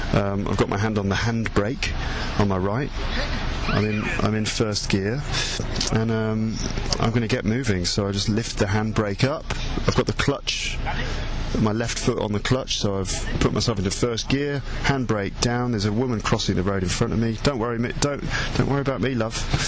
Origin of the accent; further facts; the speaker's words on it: England, United Kingdom; Okay, because I'm English, I don't use air conditioning usually, so I'm not used to operating it.